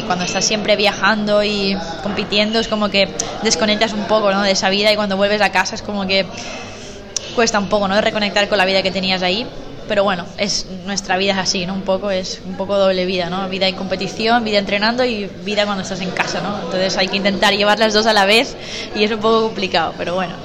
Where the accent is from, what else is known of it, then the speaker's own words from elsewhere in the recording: Tarifa, Andalusia, Spain; now in Barcelona, Spain; No, Tarifa es mi casa, yo me considero súper andaluza y soy hija predilecta de Cádiz